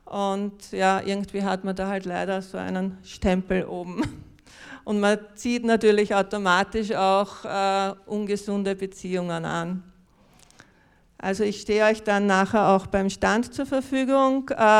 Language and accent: German; Austria; Und ich hatte den Vorteil als Österreicherin, dass mich der Sozialstaat gestützt hat.